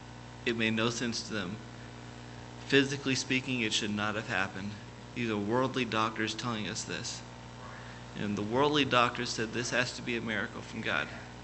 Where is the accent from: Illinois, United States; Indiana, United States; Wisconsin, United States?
Indiana, United States; Growing up in Indiana, I didn't even think that there's a church 30 minutes down the road.